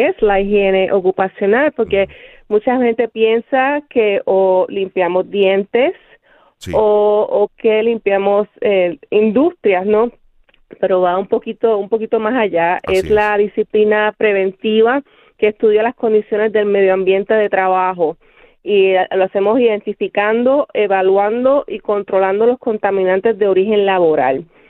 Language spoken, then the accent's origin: Spanish; Bayamón, Puerto Rico; Sí, de ahí estudié, pero soy nacida y criada en Bayamón, Puerto Rico.